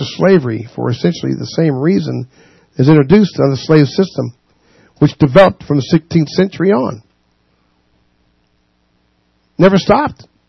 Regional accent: West Jefferson, North Carolina, United States; it has the real original name of a mountain in in West Jefferson, North Carolina, as my hometown. West Jefferson, North Carolina.

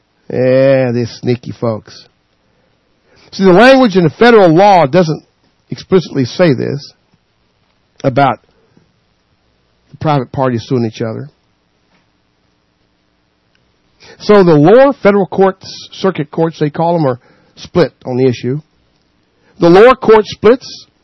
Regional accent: North Carolina, United States; In my home state, North Carolina, are considering similar legislation.

